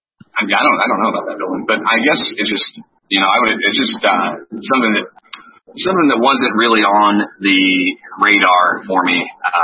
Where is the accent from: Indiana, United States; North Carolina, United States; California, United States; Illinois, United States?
Indiana, United States; so I'm from Indiana, which is like in the middle of the fucking country, right? In America, it's Midwest, and it's not known for being very metropolitan, right?